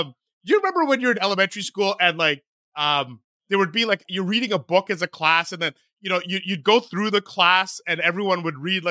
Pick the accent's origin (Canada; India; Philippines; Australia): Canada; born there; also born or lived in Michigan, United States; But I was born in Canada.